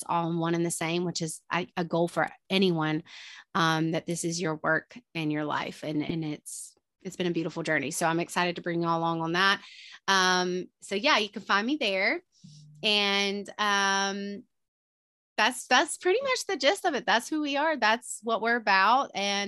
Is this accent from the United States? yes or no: yes; Georgia, United States; And then I'm from Georgia. People think I'm from Alabama or something like that. I'm from Georgia.